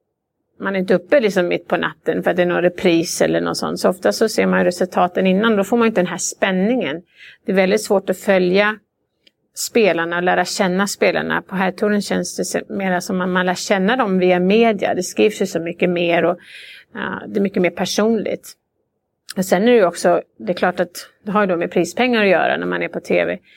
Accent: Sweden; Jag menar, hemma i Sverige är det lite mer naturligt kanske.

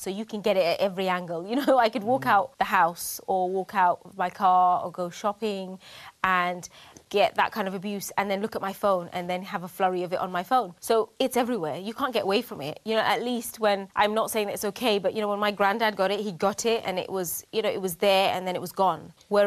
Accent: United Kingdom; I'm proud of being Muslim. I'm proud of being British. I'm proud to be Bangladeshi.

